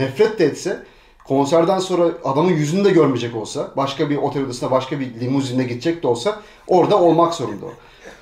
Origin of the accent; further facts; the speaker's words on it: İzmit, Kocaeli, Turkey; Ben şimdi İstanbul değilim, İzmitliyim.